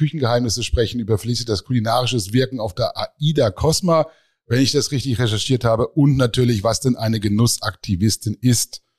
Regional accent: Gifhorn, Lower Saxony, Germany; also born or lived in Hildesheim; geboren in Hildesheim, aufgewachsen in Gifhorn. Partywochenende immer in Braunschweig.

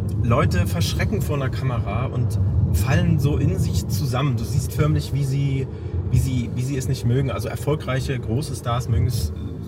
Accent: Leipzig, Saxony, Germany; No, ich bin Leipziger, ja.

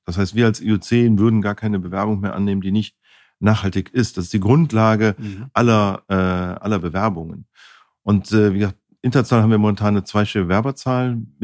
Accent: Cologne, North Rhine-Westphalia, Germany; Ich komme selber aus Köln

